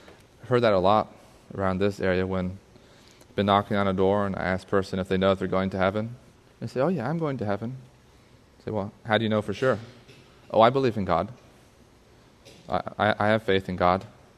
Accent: Suriname; When we grew up in Suriname

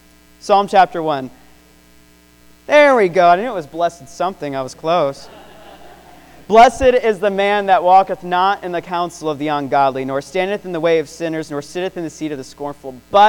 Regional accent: United States; And I believe that because I'm an American.

